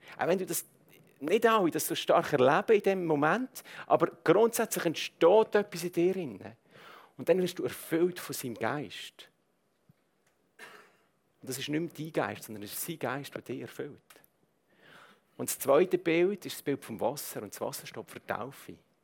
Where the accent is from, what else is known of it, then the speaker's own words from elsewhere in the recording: Switzerland; dass das Leben eben nicht das ist, was wir manchmal das Gefühl haben, so als Schweizer.